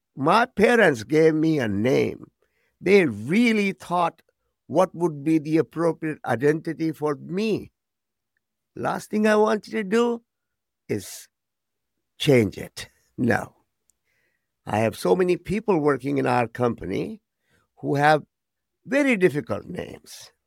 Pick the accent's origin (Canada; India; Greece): India; Delhi; born there; I was born in Delhi.